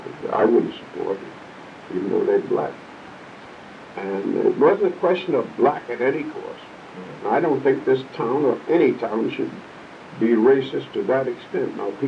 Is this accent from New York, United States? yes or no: yes; New York, United States; born there; not my hometown, because I was born in New York, but most of my brothers and my mother and father were all born in Charleston.